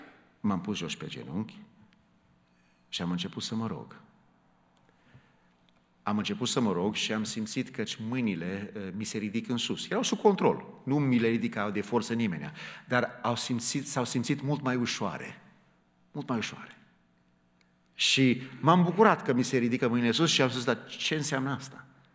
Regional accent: Chicago, Illinois, United States; eu am crescut în Chicago.

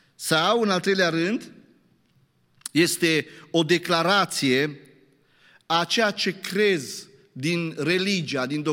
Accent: Romania; M-am uitat în dicționarul limbii române mai întâi, pentru că suntem români

